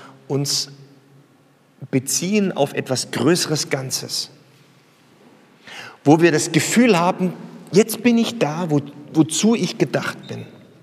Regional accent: Southern Germany, Germany; Ich komme aus Süddeutschland, da weiß man nicht so genau, was ein Sund ist

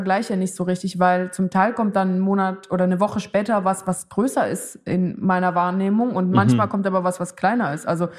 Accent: Switzerland; Für mich als Schweizerin

